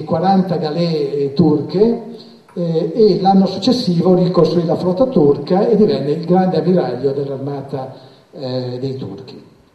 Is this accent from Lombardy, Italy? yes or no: no; Liguria, Italy; un mio conterraneo, io sono ligure